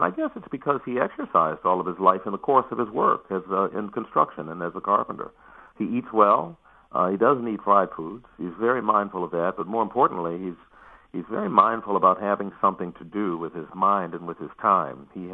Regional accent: Gary, Indiana, United States; Well, I was born and raised in Gary, Indiana.

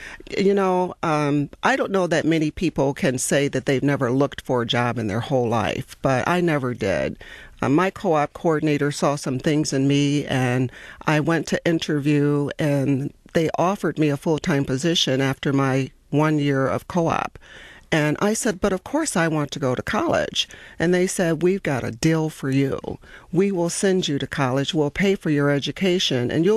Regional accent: Highland Park, Michigan, United States; I was born in the Detroit area. Actually, Highland Park is what we refer to, and we know that's just a skip away from Detroit, but I was educated in the Detroit public schools.

